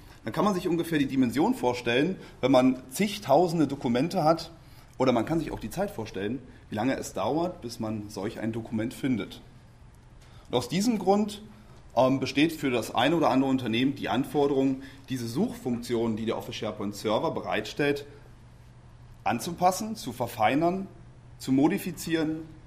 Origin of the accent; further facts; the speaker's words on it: Berlin, Germany; Ich komme hier aus Berlin. Das ist für mich sozusagen Heimspiel.